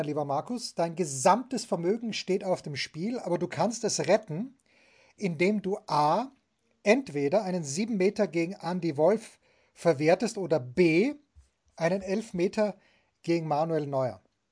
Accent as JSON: {"language": "German", "town": "Voitsberg", "region": "Styria", "country": "Austria", "said": "solange es halt noch Schnee gab in den Gefilden, wo ich herkomme. Also jetzt gibt es auch noch einen Berg im Bezirk Voitsberg, wo man Skifahren kann"}